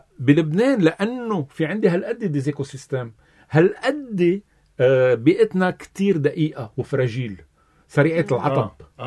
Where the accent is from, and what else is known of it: Lebanon